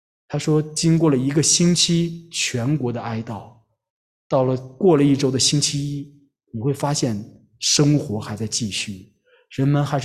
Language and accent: Chinese; Harbin, Heilongjiang, China; 我的家乡呢是在中国的东北黑龙江哈尔滨。我不知道大家在座的有谁去过哈尔滨啊？哈尔滨那个地方冬天 特别冷啊，非常的冷，大概-30度左右。